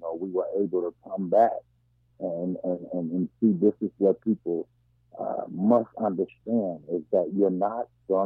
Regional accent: Flint, Michigan, United States; now in Tulsa, United States; I'm originally from Flint, Michigan, but I relocated down to Tulsa, Oklahoma in 2002.

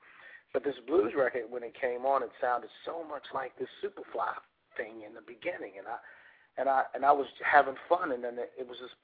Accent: United States; I'm American as anybody else, so I listen to funk, jazz, you know, so I don't try to mimic Latin and African guys.

